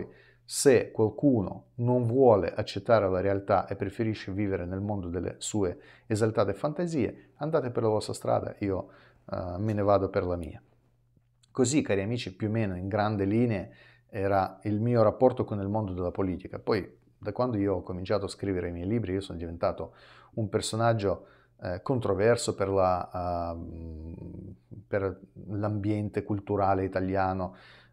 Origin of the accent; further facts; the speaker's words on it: Milan, Lombardy, Italy; da milanese sapevo che ci sono le questioni che sarebbero sicuramente da mettere in realizzazione, perché la nostra città è stata devastata